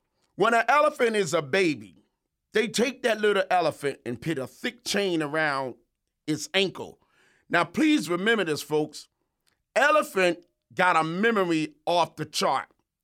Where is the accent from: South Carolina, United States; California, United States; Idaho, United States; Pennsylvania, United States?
Pennsylvania, United States; Philadelphia; I am a diehard Philadelphia fan. I'm from Philly. I'm a Philly boy.